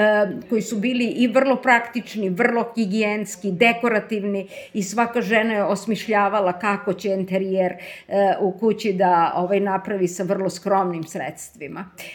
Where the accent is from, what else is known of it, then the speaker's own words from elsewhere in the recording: Kraljevo, Šumadija and Western Serbia, Serbia; jer mi smo iz Kraljeva